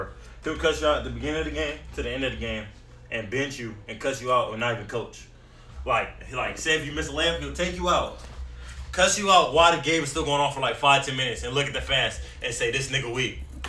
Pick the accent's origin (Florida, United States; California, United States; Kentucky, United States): California, United States; Bellflower; also born or lived in Los Angeles; Okay, so I was born in LA. I moved to Bellflower. For like, I was there since I was 7, 8?